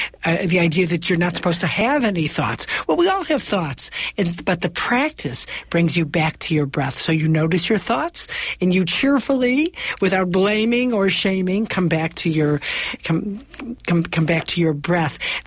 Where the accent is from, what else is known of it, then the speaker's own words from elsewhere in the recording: Midwest, United States; I grew up in the Midwest and had a little family house up in the Northwoods of Wisconsin.